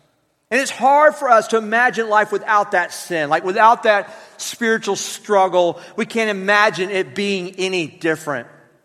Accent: Florida, United States; I think about growing up and where I grew up in Northwest Florida, great area, but let me be honest with you, the goal of life was not really that big of a deal.

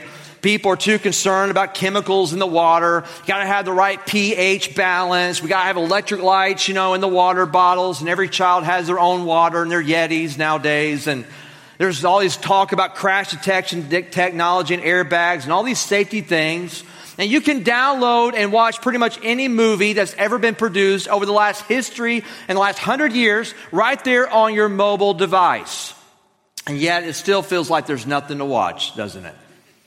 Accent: Fort Walton Beach, Florida, United States; And I grew up in Fort Walton Beach, Florida. It was pretty hot there

